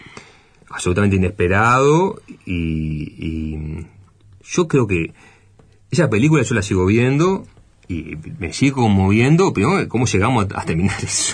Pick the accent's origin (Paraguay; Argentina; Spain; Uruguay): Uruguay; mirá, nosotros somos de Uruguay